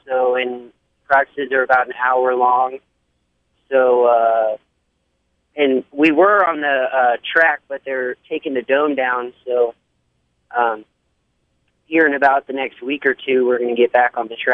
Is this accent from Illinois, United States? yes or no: no; Virginia, United States; because I came from Virginia, so that region, you know, you have floors like Roanoke and the Greensboro floor